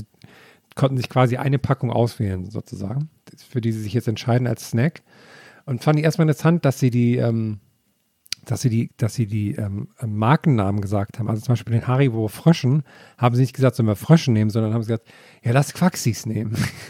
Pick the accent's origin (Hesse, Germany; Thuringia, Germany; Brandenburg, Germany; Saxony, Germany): Thuringia, Germany; So viel zu meiner Kindheit in Thüringen.